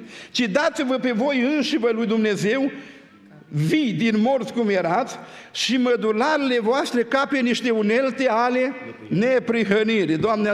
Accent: Hunedoara, Hunedoara County, Romania; eu sunt din Hunedoara, din județul Hunedoara

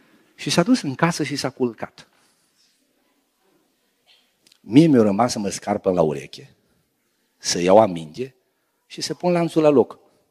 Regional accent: Bihor County, Romania; acolo în părțile Biușului, unde am copilărit, în Bihor

